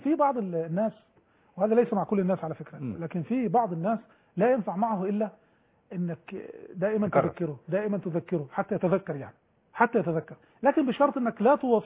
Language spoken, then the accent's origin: Arabic; Egypt